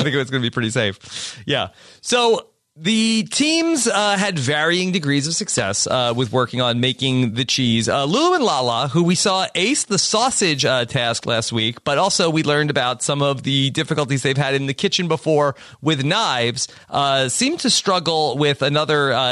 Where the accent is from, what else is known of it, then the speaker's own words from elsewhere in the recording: Texas, United States; Every day, every morning, I wake up, I thank God I'm alive, and I thank God I'm a Texan.